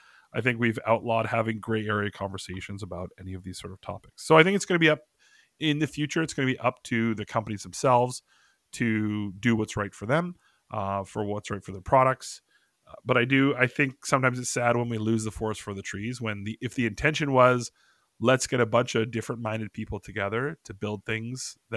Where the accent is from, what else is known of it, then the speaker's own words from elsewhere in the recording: British Columbia, Canada; friends of mine back home in Canada about what it means to me. You know, we grew up in British Columbia, right outside of Vancouver.